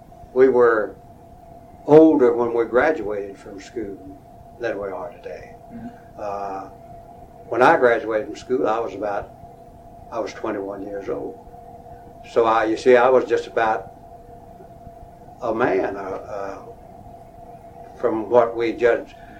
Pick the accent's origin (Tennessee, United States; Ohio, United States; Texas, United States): Texas, United States; born there; I was born in Central Texas, about 25 or 30 miles northwest of Waco in Bosque County.